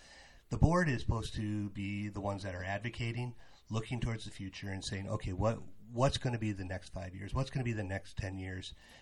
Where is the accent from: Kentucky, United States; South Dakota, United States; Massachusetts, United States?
South Dakota, United States; Aberdeen; also born or lived in Huron; I've been a lifelong resident of Aberdeen. I was born in Huron, but primarily raised here in Aberdeen since I was the age of 3. Proud graduate of Aberdeen Central, class of 95.